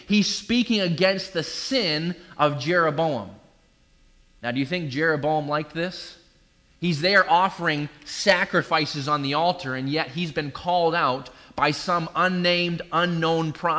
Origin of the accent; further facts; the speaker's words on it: New England, United States; See, I grew up in New England, and so I'm a Patriots fan.